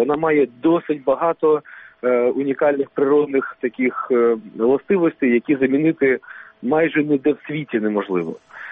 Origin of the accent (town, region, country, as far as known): Crimea, Ukraine